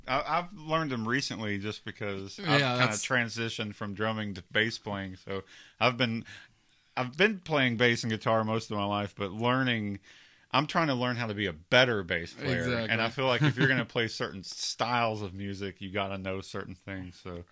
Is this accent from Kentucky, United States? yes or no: yes; Bowling Green, Kentucky, United States; When I grew up in Bowling Green, Glasgow seemed to be like, I kept hearing about musicians and a lot of activity coming out of this little tiny town, back then it was.